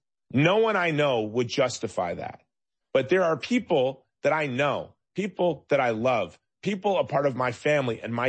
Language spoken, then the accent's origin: English; United States; Well, I'm an American, and I wouldn't have supported creating the state of Israel.